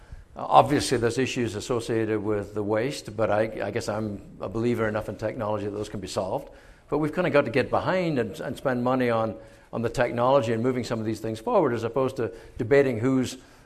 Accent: California, United States; Well, I come from California. We can't drill for oil offshore California.

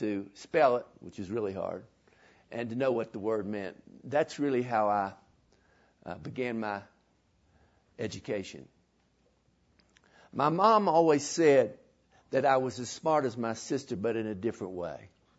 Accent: New York, United States; accent: New York; You probably are surprised that I didn't go to inner city New York schools with my accent.

